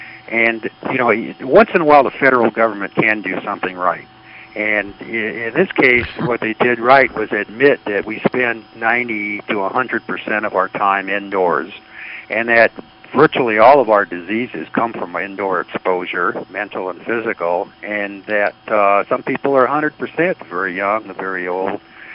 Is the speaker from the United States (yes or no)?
yes; Los Angeles, California, United States; now in Arizona, United States; I'm actually from the Los Angeles area. Grew up on Venice Beach and then went to Long Beach State and did a couple of years in India and then went to Oklahoma and then settled here in 1979 in Arizona.